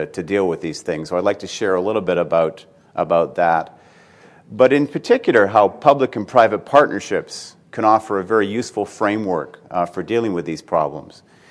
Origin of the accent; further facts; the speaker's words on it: Pacific Northwest, United States; the fact that I'm from the Pacific Northwest and also from a technology company wearing a suit